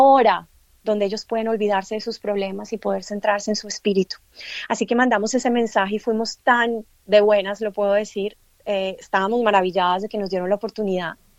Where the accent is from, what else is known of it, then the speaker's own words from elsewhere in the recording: Colombia; born there; como colombiana, yo nací en Colombia, el arte en Colombia es algo que todos hacemos